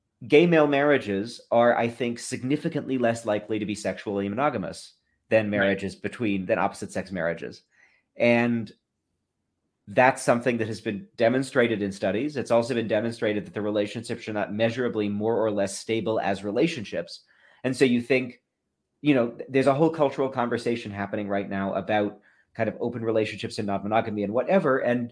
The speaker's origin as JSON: {"language": "English", "region": "Massachusetts", "country": "United States", "tie": "born or raised there", "said": "Because I think, so I grew up in Massachusetts."}